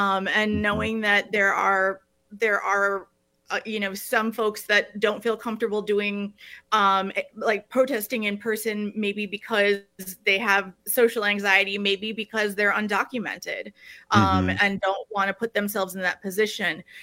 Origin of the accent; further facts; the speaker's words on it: Madison, Wisconsin, United States; And I grew up in Madison, Wisconsin, where yeah.